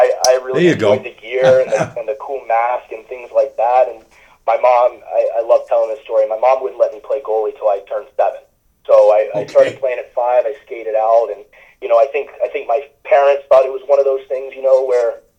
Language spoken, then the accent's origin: English; Hanahan, South Carolina, United States; Yeah, Hanahan, pretty small town. We're just outside of Charleston there.